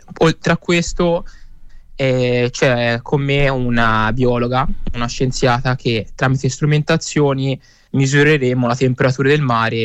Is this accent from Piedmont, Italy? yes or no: no; Prato, Tuscany, Italy; born there; E io sì, sono nato a Prato